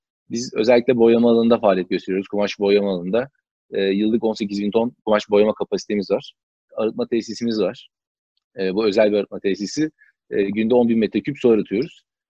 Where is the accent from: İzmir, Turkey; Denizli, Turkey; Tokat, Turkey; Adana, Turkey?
Denizli, Turkey; Denizliyim ama eğitim hayatım hep Denizli dışında geçti.